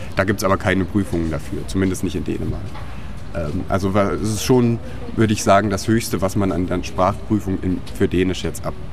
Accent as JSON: {"language": "German", "country": "Germany", "said": "Ich bin ursprünglich Deutscher"}